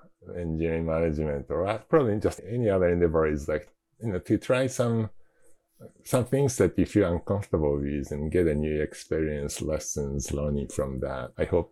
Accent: Tokyo, Japan; moved away as an adult; now in United States; Yeah. So, I grew up in Tokyo. And then when I think I was maybe 20 something, I got this unexpected invitation from Sun Microsystems to come over to the Bay Area and work for them.

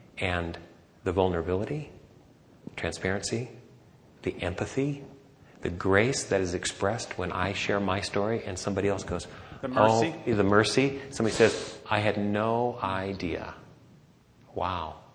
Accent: San Diego, California, United States; because I'm from San Diego, because I'm Bill's friend.

